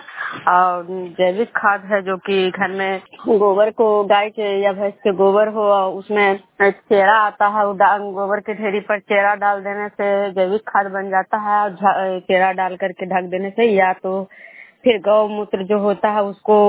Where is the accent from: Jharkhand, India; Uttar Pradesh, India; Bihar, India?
Bihar, India; Vishnupur; मैं विष्णुपुर ग्राम खुजरा पंचायत नालंदा जिला नगर प्रखंड के निवासी हूँ।